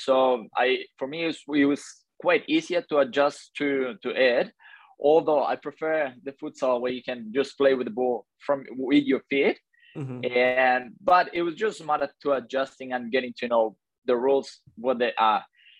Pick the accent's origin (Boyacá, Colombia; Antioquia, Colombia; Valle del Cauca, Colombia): Boyacá, Colombia; Tunja; also born or lived in Bogota; as you said. I was born in Bogota, the capital city in Colombia. I moved and I was raised up in Tunja, which is 2 hours away.